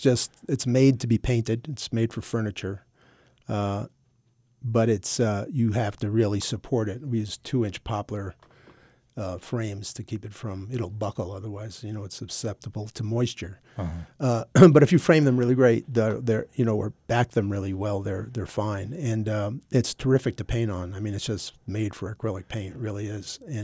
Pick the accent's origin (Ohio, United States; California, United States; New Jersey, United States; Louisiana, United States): New Jersey, United States; I grew up in New Jersey.